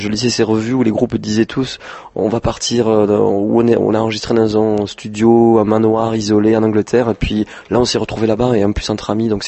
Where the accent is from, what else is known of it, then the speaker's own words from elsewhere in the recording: Perpignan, Occitanie, France; Et là, nous avons organisé un showcase chez nous à Perpignan avec tous les amis.